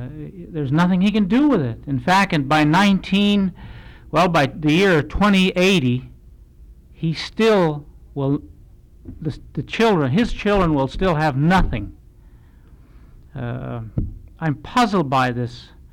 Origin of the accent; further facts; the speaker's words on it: Minto, Alaska, United States; I said no. I'm an American first.